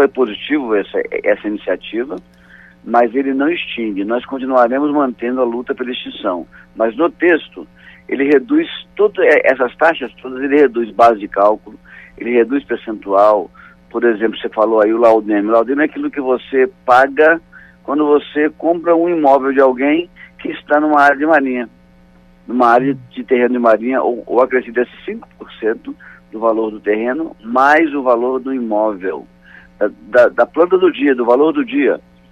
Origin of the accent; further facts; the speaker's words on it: Vitória, Espírito Santo, Brazil; eu sou da capital do Espírito Santo, que é Vitória, né, onde é um grande problema esse assunto.